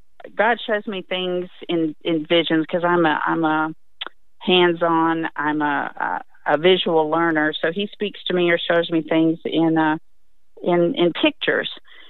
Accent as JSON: {"language": "English", "region": "Colorado", "country": "United States", "also_born_or_lived": "Alabama / Mississippi", "said": "I'm white, I'm from Colorado originally, but spent many, many years in the South between Alabama and Mississippi because my husband is from Alabama."}